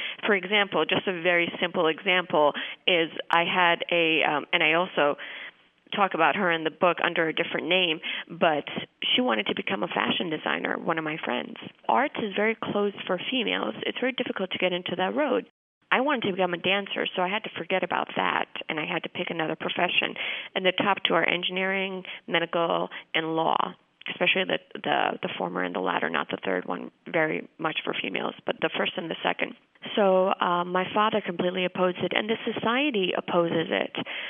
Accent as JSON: {"language": "English", "town": "Brooklyn", "region": "New York", "country": "United States", "tie": "born or raised there", "said": "I grew up in Brooklyn, and I saw everything with, pizzas and egg rolls living in Brooklyn, and I grew up in a Jewish-Italian neighborhood."}